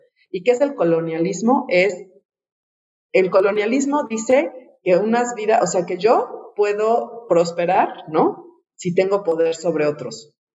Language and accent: Spanish; Mexico; a mí me retan como de cómo te voy a pagar a ti eso, porque soy mexicana